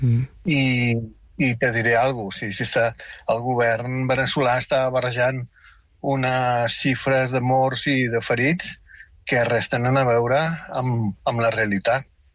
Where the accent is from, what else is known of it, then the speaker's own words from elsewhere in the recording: Catalonia, Spain; born there; accent: South American; also born or lived in Venezuela; tinc un accent sud-americà. Me dono igual, jo m'estimo molt Catalunya, és la meva terra, és on vaig néixer, i m'estimo moltíssim Venezuela perquè és la terra que m'ho va donar tot.